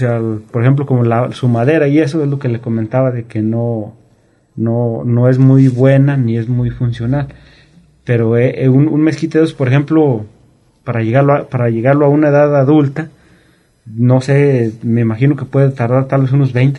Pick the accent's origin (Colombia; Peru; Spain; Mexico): Mexico; Sauz Tostado; Yo soy del rancho del Sauz Tostado.